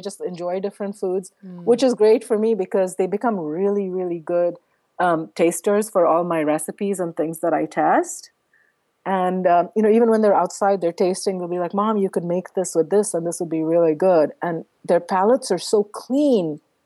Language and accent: English; India; also born or lived in Middle East; I grew up I grew up in India, obviously, and in the Middle East, but I grew up in a very food obsessed household.